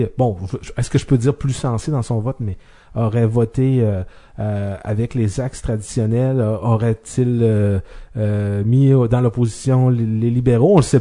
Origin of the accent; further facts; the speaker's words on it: Quebec City, Quebec, Canada; D'ailleurs, nous on est de Québec.